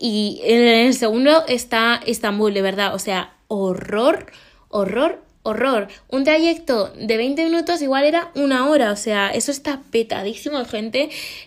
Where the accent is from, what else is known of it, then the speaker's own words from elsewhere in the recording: Spain; soy española. Dudo que seas tan tonta de pensar que un español querría inmigrar a Bulgaria.